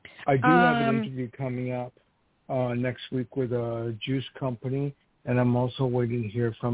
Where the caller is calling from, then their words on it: New York, United States; calling from okay. New York.